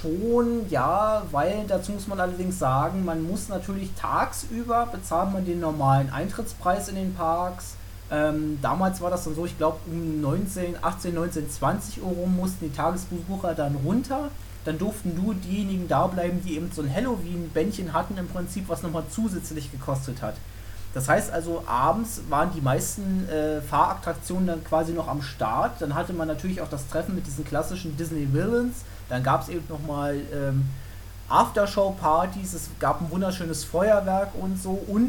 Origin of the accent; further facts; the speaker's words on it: Brandenburg an der Havel, Brandenburg, Germany; ich habe in meiner Heimat da natürlich, also in Brandenburg an der Havel direkt nochmal so kleine Festivitäten gehabt